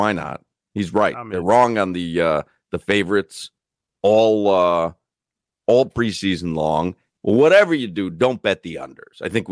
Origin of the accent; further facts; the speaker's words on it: Chicago, Illinois, United States; It's literally from the 80s, from me growing up in Chicago.